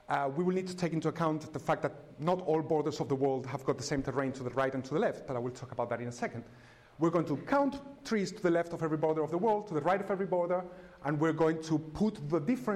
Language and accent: English; Seville, Andalusia, Spain; This is where I come from Sevilla here.